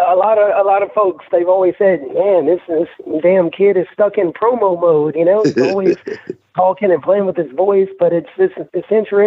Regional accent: Dallas, Texas, United States; also born or lived in New Albany, Mississippi; Well, I'm from New Albany, Mississippi, you know, but just in no time, straight to Dallas, man.

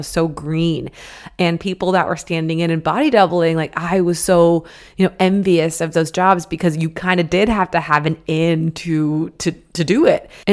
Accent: Michigan, United States; moved away as an adult; now in Los Angeles, United States; I grew up in Michigan, and a lot of my gifts I developed, you know, as early as 14 when I crossed over my first ghost.

